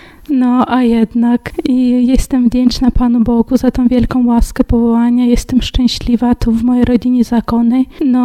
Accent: Kazakhstan; Pochodzę z rodziny niewierzącej, wychowywałam się w Kazachstanie, tam spędziłam swoje dzieciństwo. Mając 14 lat otrzymałam chrzest święty i komunię świętą.

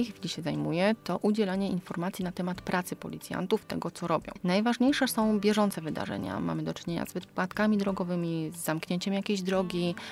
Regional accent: Kalisz, Greater Poland Voivodeship, Poland; Oczywiście ja chciałam pełnić w Kaliszu, ponieważ jestem stąd, tu mieszkam, tu mam całą rodzinę.

